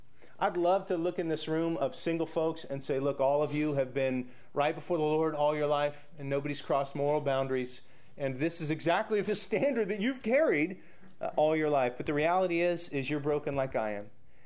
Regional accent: Clovis, California, United States; And we're walking at Clovis West High School because I'm showing her around. This is my hometown. This is where I went to school.

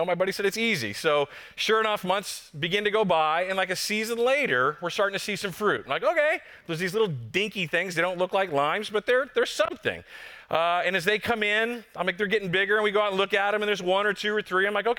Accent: Texas, United States; I'm like, okay, I'm from Texas, but I understand that much, thank you.

